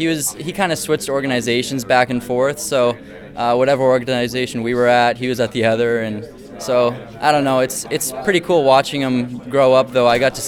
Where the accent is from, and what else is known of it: Arizona, United States; born or raised there; also born or lived in Montreal, Canada